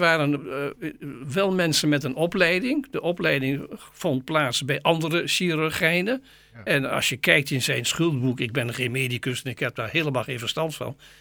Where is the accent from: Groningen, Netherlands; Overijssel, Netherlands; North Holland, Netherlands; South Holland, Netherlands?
Overijssel, Netherlands; Goor; Ik ben een oud Goorenaar. Het gaat over Delden, maar ik kan niet helpen. Ik kom uit Goor. Ik heb in Nijmegen rechten gestudeerd.